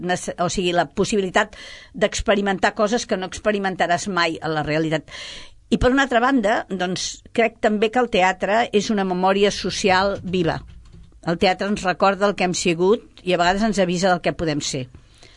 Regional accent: Barcelona, Catalonia, Spain; Jo, com a barcelonina que sóc

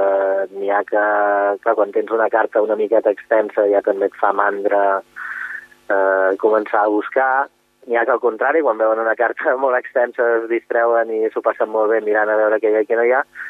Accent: Vilafranca del Penedès, Catalonia, Spain; soc de Vilafranca, estem al mig del Penedès, és zona vinícola

